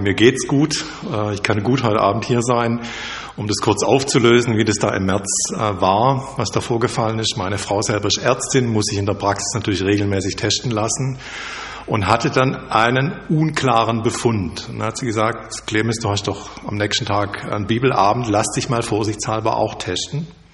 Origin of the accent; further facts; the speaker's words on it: Ulm, Baden-Württemberg, Germany; also born or lived in Stuttgart; now in Tübingen, Germany; Ich bin geboren in Stuttgart, ich bin aufgewachsen im Raum Ulm, habe auch wieder eine Zeit lang dann wieder in Stuttgart gelebt, dann jetzt wieder Tübingen, war Pfarrer in Darmstadt in der Nähe von Böblingen. Also das Württembergische zieht sich durch.